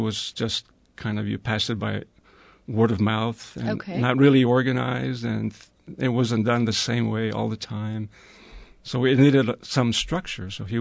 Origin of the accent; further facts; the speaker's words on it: Corpus Christi, Texas, United States; also born or lived in Dallas; I'm originally from Corpus Christi. I was born here, and I lived in Dallas for a few years, but all my life, practically, I have been here.